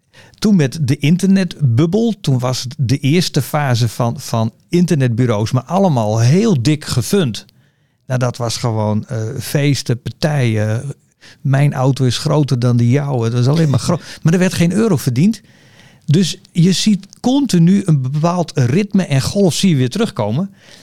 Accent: Sneek, Friesland, Netherlands; also born or lived in Drachten; Opgegroeid in het mooie Sneek.

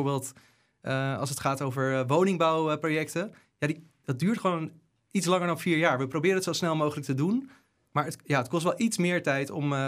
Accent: Haarlem, North Holland, Netherlands; Ik ben 38, opgegroeid in Haarlem. En ik woon ook gewoon natuurlijk in Haarlem. Ik woon in de Zuiderpolder.

